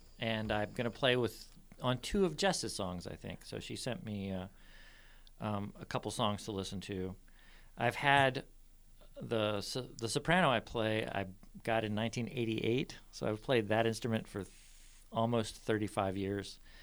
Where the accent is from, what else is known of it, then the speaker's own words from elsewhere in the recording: Virginia, United States; also born or lived in Indiana; I moved here from Indiana, but I grew up in Virginia.